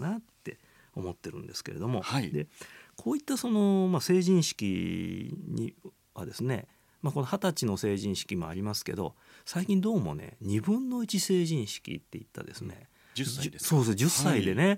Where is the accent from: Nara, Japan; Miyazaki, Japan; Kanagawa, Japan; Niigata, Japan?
Nara, Japan; で、私のふるさとの奈良県ではですね